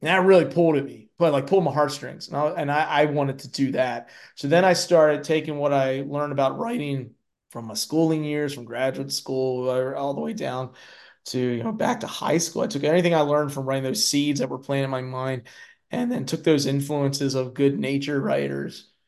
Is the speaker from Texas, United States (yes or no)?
no; Baltimore, Maryland, United States; I told you I grew up in Baltimore City. I live in Maryland.